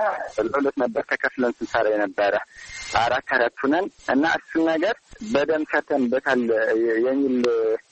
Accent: Sekela, Amhara, Ethiopia; ምዕራብ ጎጃም ዞን ሰከላ ወረዳ ነው የተወለድኩት። ገጠራማ ክፍል ነው።

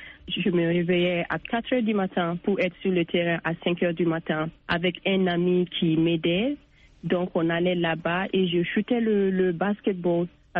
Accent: Bamako, Mali; J'ai commencé dans une centre de référence de Bamako

